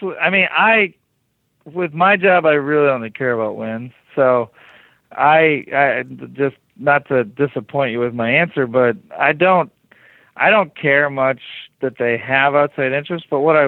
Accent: Ohio, United States; also born or lived in Wisconsin; I'm from rural Ohio. I was born in Wisconsin.

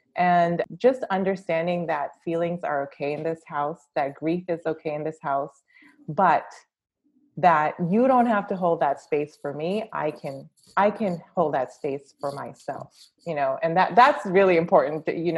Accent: India; I'm an Indian woman

